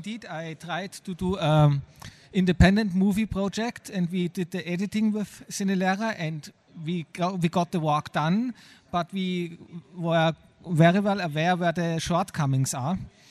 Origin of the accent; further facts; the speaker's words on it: Munich, Bavaria, Germany; from... I'm from Munich, from Germany